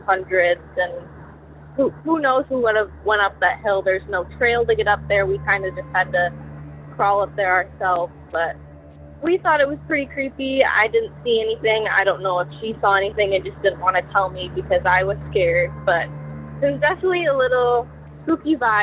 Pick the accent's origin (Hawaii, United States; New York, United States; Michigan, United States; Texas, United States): Michigan, United States; I'm from Southwest Michigan, and I had a couple stories to tell you today.